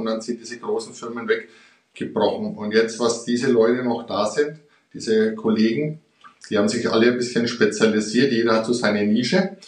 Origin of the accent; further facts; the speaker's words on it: Erlangen, Bavaria, Germany; Ich bin in Erlangen aufgewachsen. Das ist ja so die Nachbarstadt von hier, Bubenreuth.